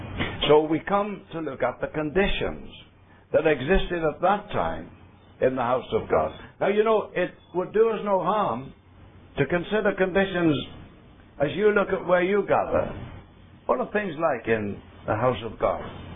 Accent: England, United Kingdom; now in Scotland; Now, I wasn't brought up in Scotland, I've got to say that. I'm an English man. I think my voice betrays that very clearly. And they tell me I've lived there for 40 years and still can't speak their accent.

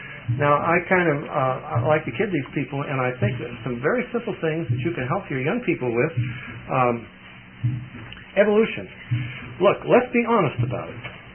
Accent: Oregon, United States; And I come from Oregon, and we got a sacred owl out there, you know.

